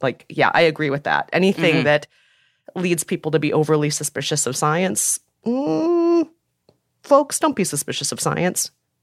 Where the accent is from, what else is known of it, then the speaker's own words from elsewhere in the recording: Minneapolis, Minnesota, United States; right in my hometown of Minneapolis, Minnesota.